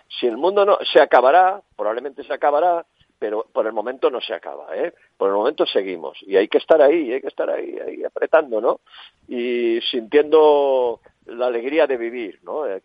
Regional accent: Spain; Yo soy tan español como usted y aquí en mi barrio hay varias así.

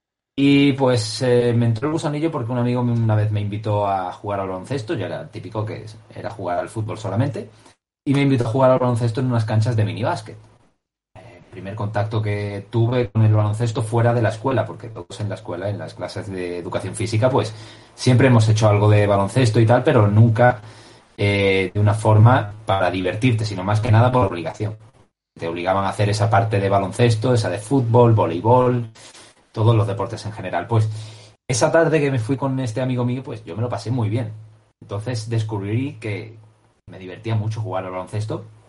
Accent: Málaga, Andalusia, Spain; yo soy un chico de Málaga

